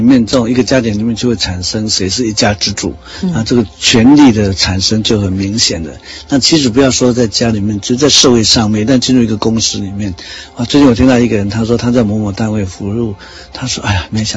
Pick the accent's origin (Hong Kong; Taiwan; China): Taiwan; 那事实上我是台湾人